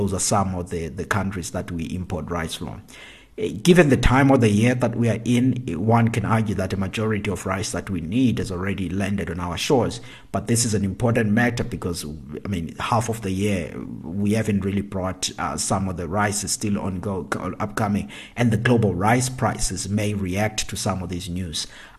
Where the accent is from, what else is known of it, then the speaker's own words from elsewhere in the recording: South Africa; my home country, South Africa